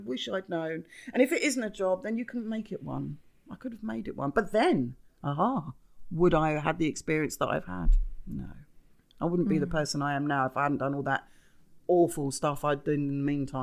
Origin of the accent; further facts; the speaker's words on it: London, United Kingdom; I'm from London, I can't explain it.